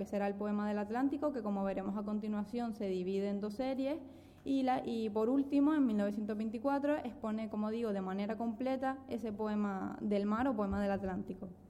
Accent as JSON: {"language": "Spanish", "region": "Canary Islands", "country": "Spain", "said": "que obviamente solo podemos ver, como los canarios sabemos, con bajamar"}